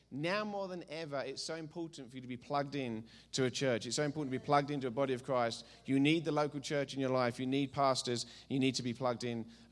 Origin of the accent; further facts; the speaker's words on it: East of England, United Kingdom; now in United States; I'm from Essex, and I speak really fast from where I'm from in England